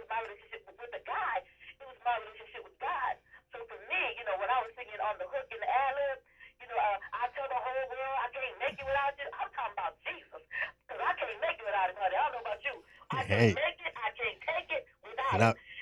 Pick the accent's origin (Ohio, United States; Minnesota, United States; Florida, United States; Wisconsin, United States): Ohio, United States; Toledo; When I first met Roger, well, I grew up in Toledo.